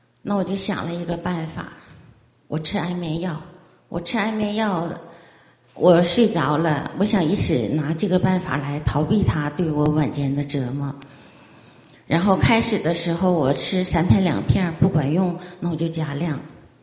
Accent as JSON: {"language": "Chinese", "town": "Shenyang", "region": "Liaoning", "country": "China", "said": "我来自中国辽宁沈阳。"}